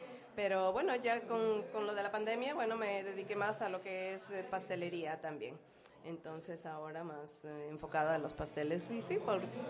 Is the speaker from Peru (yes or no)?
yes; Peru; Si yo pudiera tener un letrero que dice aquí soy peruana, lo llevaría.